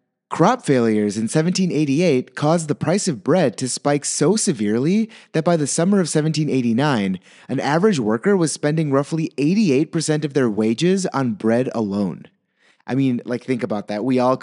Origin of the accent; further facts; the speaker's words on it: Milwaukee, Wisconsin, United States; I grew up in Milwaukee.